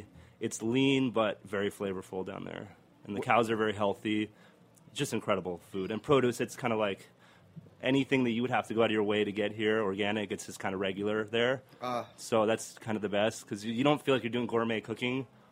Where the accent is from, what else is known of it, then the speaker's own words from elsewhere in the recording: Argentina; I'm from Argentina, so we have asado down there.